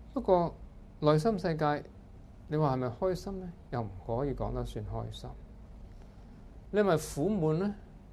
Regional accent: Hong Kong; 而我哋香港人同世界上好多其他人

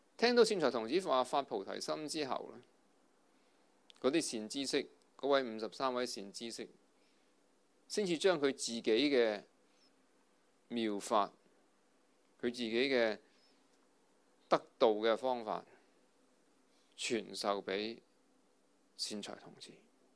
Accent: Hong Kong; 其实我们香港人很多都很辛苦

